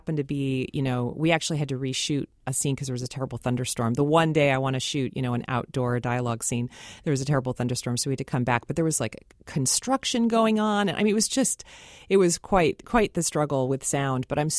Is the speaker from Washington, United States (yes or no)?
yes; Seattle, Washington, United States; having been raised as a Seattleite, growing up in Seattle and seeing films like Say Anything and Sleepless in Seattle that get the geography wrong